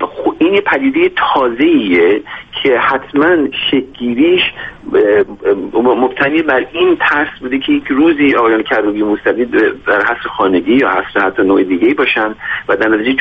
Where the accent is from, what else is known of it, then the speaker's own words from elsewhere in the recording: Iran; moved away; ماهای ایرانیایی که خارج از ایران هستیم